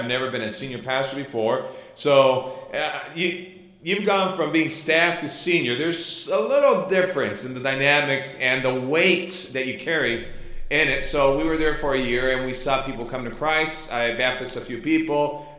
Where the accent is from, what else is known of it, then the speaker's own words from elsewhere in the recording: Chile; I grew up in Chile, so you'll see, you'll hear a little accents from my parts. I'm not sure where, otherwise I would change it, but I know I have one. They've told me several times. But I grew up in Chile